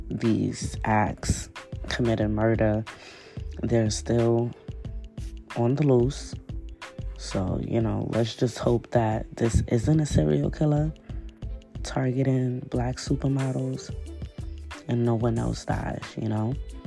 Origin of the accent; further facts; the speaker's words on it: New York, United States; This is crazy because I'm from New York, like I stated a little minute ago.